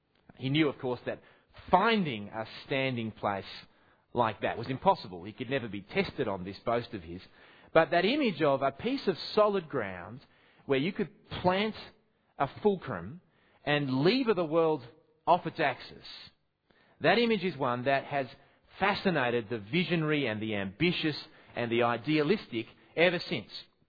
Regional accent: Australia; I'm tempted at this point to make a gratuitous shaky islands joke as an Australian visiting, but I won't.

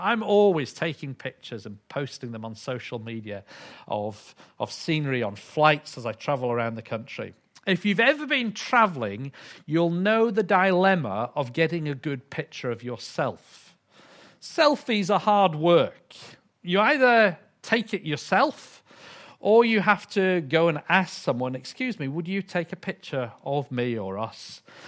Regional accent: Yorkshire and the Humber, United Kingdom; I'm from Yorkshire, but being from England, of course I didn't say any of that.

